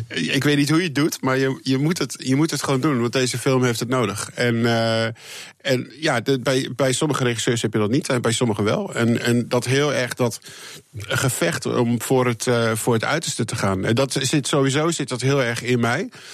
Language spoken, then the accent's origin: Dutch; Netherlands; now in Los Angeles, United States; En ik kom natuurlijk uit Nederland en mijn filmindustrie is natuurlijk begonnen in Nederland met Nederlandse films. En ik zit nu wel in Hollywood